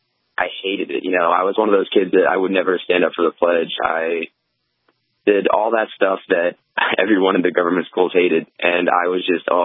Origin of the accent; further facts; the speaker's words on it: East Coast, United States; I mean, I was originally from the East Coast, but it's insane.